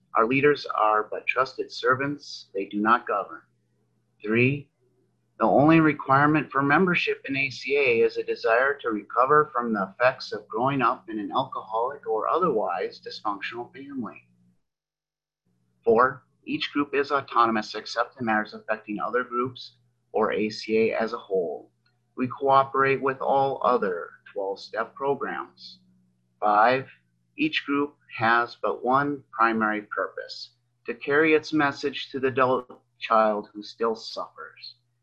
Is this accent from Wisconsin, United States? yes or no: yes; Wisconsin, United States; from Wisconsin.